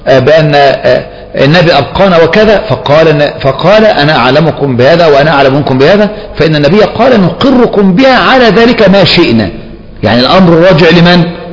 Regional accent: Egypt

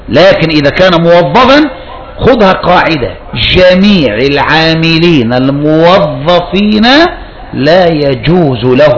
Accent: Egypt; بالذات احنا كالمصريين، احنا مصريين عاطفين على الاخر

